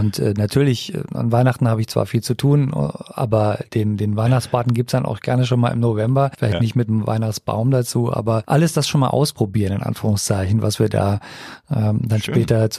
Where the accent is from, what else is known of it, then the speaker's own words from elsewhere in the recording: Rhineland, Germany; Ich bin ja im Rheinland aufgewachsen und auch in einem katholischen Elternhaus damals. Heute praktiziere ich das nicht mehr.